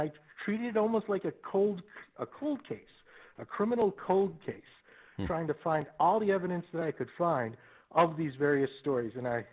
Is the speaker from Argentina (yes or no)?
no; Buffalo, New York, United States; born there; You had to write a paper on the biography of the city you were born in. And I was born in Buffalo, New York.